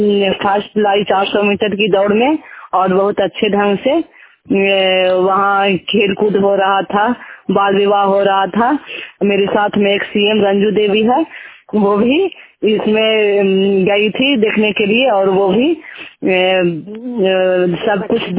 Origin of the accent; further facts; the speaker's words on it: Mosiganj, India; मैं मोसीगंज के रहने वाली हूँ। मैं कंगाडी पंचायत की हूँ।